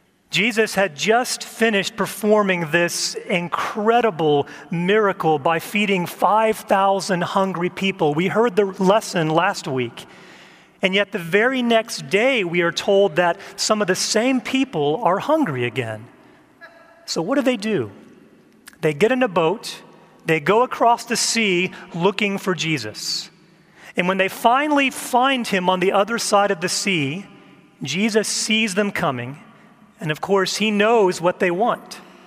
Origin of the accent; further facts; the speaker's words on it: Texas, United States; So growing up in Central Texas, I would often hear a phrase